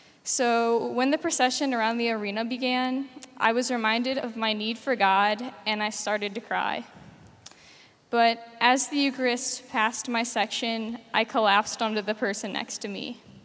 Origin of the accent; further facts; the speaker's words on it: St. Louis, Missouri, United States; I'm from St. Louis, Missouri.